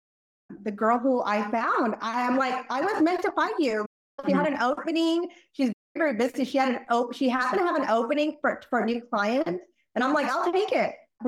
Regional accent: Texas, United States; I'm from Texas too. So we have a lot of Tex-Mex is a big theme here.

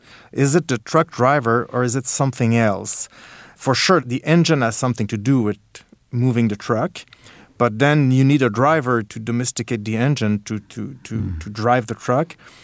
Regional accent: Montreal, Quebec, Canada; I'm a publisher from Montreal, and I'm also a writer.

